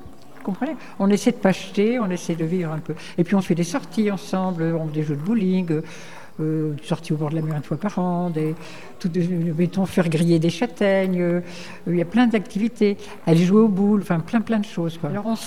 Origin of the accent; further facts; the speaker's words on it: Hauts-de-France, France; now in Entrammes, France; J'habite en Mayenne, enfin j'habite exactement à Entrammes et je suis originaire du Nord.